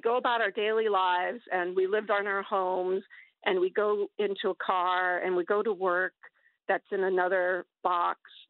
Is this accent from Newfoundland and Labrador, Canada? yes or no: yes; Newfoundland and Labrador, Canada; since growing up in Newfoundland and Labrador, so many of us don't fish anymore.